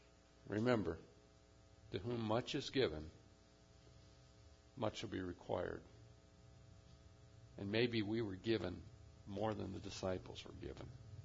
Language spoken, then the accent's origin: English; United States; In some sense, we are more American than Christian today.